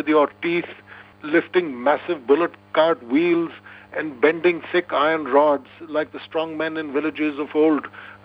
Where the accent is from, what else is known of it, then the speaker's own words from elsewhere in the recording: Punjab, India; It's in my home state of Punjab